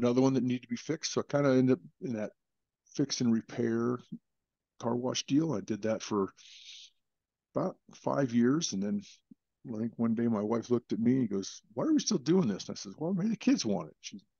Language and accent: English; Chino, California, United States; So, born and raised in Chino, California, back when it was a big dairy mecca, I guess you could call it.